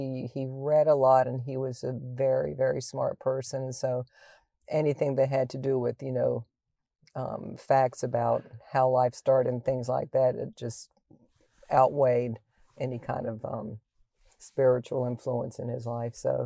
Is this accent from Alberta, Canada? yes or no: no; Toronto, Ontario, Canada; born there; I was born in Toronto. In Ontario.